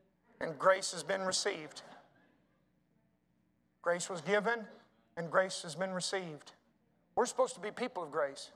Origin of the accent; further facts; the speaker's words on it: South Carolina, United States; I'm from South Carolina.